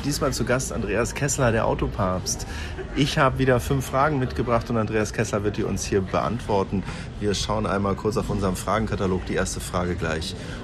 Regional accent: Berlin, Germany

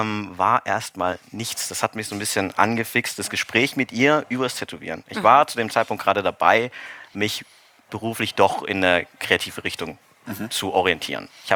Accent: Austria; ich komme aus Österreich eigentlich

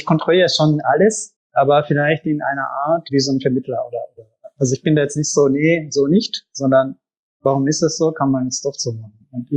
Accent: Japan; German is a second language; moved away as an adult; now in Germany; weil ich bin aus Japan gekommen mit 23 nach Deutschland. Ich habe noch nicht mal die Sprache so richtig gekonnt.

